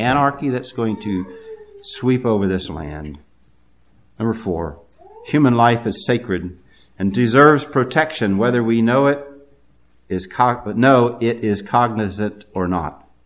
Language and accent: English; the South, United States; I did grow up in the South, and I grew up in the Bible Belt, and I went to public school.